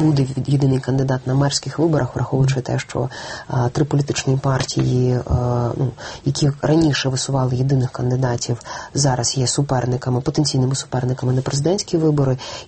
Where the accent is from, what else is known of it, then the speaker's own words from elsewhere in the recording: Kyiv, Ukraine; Я хочу, щоб моє рідне місто вперше за 25 років мало мера киянина.